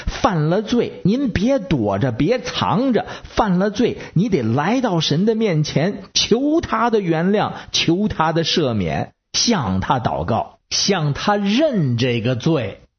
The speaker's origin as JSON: {"language": "Chinese", "region": "Beijing", "country": "China", "said": "我是北京的"}